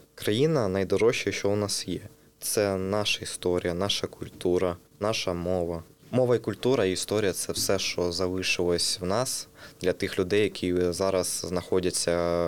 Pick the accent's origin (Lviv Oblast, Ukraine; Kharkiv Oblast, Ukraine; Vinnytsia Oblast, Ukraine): Kharkiv Oblast, Ukraine; я з Великого Боровка, це на Харківщині.